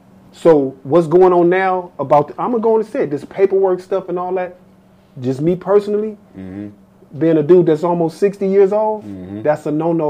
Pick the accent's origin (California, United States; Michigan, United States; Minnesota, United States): California, United States; Los Angeles; I'm from South Central born.